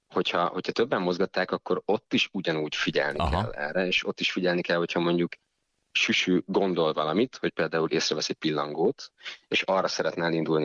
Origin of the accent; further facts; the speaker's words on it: Budapest, Hungary; also born or lived in Pécs; Igen, én Pécsen születtem, és 4 éves koromban költöztünk fel a családdal, és onnantól kezdve gyakorlatilag Budapesten töltöttem az ifjúságomat.